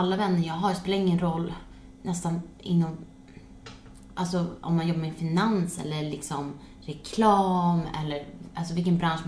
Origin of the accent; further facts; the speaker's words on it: Sweden; now in United Kingdom; Ja, och det kan jag alltså tycka som svensk, när du är van att det är mer jämställt mellan tjejer och killar.